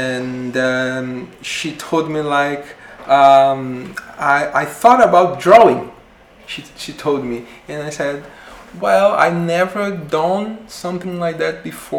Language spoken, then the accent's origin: English; Belém, Pará, Brazil; English is a second language; I'm from Belém. I'm born in the Amazon.